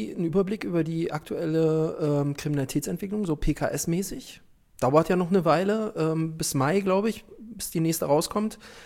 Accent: East Germany, Germany; Weil ich noch Russisch spreche als Ossi.

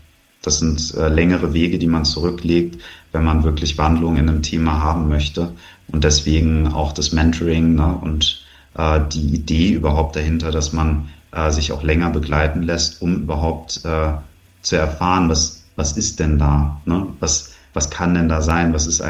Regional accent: Frankfurt am Main, Hesse, Germany; born or raised there

